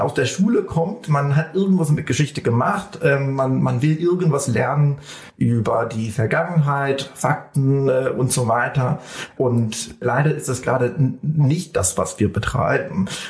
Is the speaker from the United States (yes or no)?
yes; California, United States; also ich gebe denen so ein Bild von meinem Haus, in meiner Kindheit in Kalifornien.